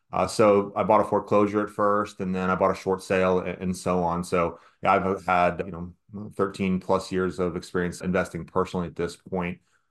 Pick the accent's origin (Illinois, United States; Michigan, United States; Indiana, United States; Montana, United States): Indiana, United States; Indianapolis; now in Los Angeles, United States; So born and raised in Indianapolis. I moved out to Los Angeles in 2003 and I got started in real estate.